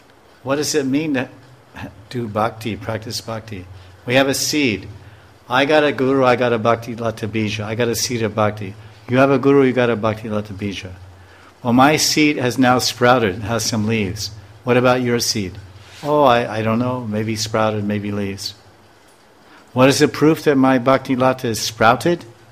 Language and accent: English; New York, United States; We're all from New York, but we have. You like Italian food, I like Mexican food. You like American food, I like Indian food. But we're all New Yorkers.